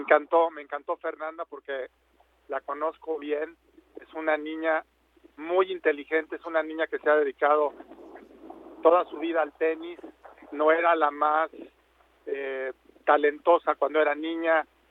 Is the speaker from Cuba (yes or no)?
no; Mexico; verla en Roland Garros como mexicano